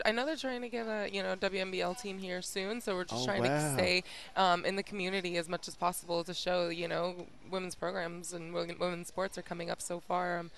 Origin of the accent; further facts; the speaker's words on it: Colorado, United States; now in Australia; Originally, I'm from the United States, Colorado.